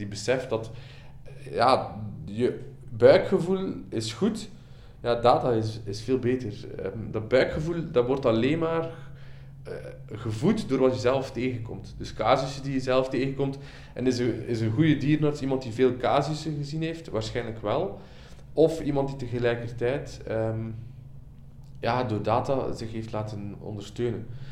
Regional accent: Flanders, Belgium; now in Utrecht, Netherlands; Dat hoor je aan mijn taal. Ik ben een Vlaming, niet origineel geboren in Nederland. Maar ik ben sinds 2018 werkzaam op de faculteit diergeneeskunde Utrecht.

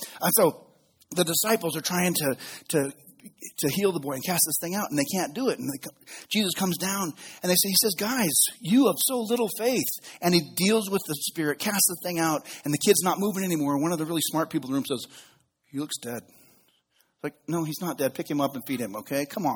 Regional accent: Reno, Nevada, United States; one of the greatest gifts I've ever been given in my life is being able to live in my hometown. I grew up here. I went to high school here. Robert McQueen High Lancers. Woo, yeah. Graduated from University of Nevada.

